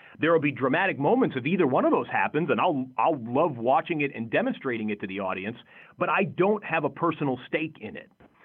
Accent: Michigan, United States; moved away; I grew up in Michigan, grew up in the suburbs of Detroit. Family was season ticket holders to the Detroit Lions for many years.

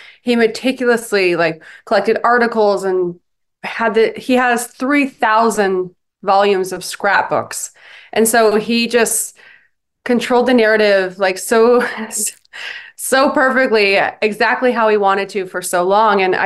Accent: San Diego, California, United States; I was from San Diego. It's kind of a much smaller town than LA.

